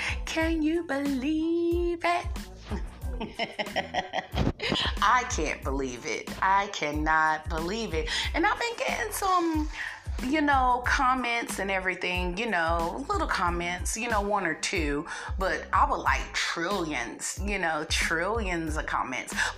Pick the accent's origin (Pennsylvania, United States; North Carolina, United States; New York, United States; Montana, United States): North Carolina, United States; Raleigh; but this happened in my hometown in Raleigh, North Carolina.